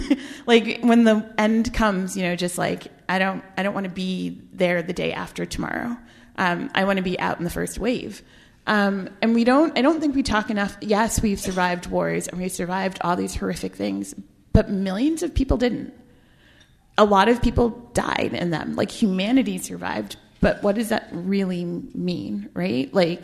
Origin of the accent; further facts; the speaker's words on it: New York, United States; I grew up in New York, and I live there now